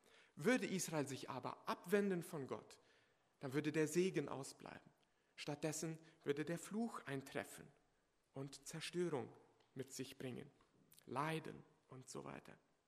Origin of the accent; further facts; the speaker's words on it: Chaco, Paraguay; now in Germany; Im paraguayischen Chaco, wo ich herkomme, gibt es keine Quelle.